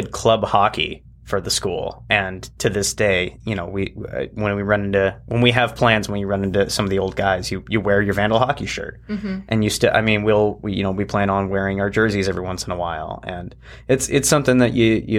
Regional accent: Post Falls, Idaho, United States; I grew up in Post Falls, and I really didn't spend much time in the valley either until I got my job out there.

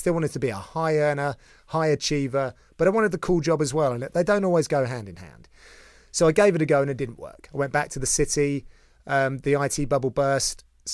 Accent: East of England, United Kingdom; So I grew up in a place near Watford.

